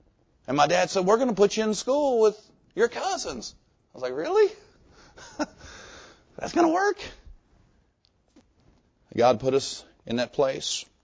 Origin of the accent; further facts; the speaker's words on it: Little Rock, Arkansas, United States; I was raised in Little Rock my whole life. We lived just outside of the city limits. We were right there on Lawson Road off Colonel Glenn. I was in Little Rock my whole life.